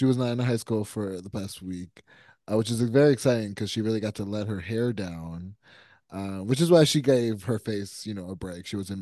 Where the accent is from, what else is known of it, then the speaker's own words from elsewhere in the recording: Mount Airy, North Carolina, United States; It made me so grateful that I got that experience in growing up in Mount Airy, North Carolina, in like